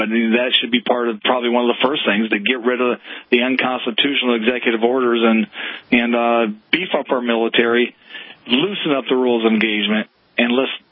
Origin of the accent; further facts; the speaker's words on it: United States; That's who I am as an American. And that's who most of us are.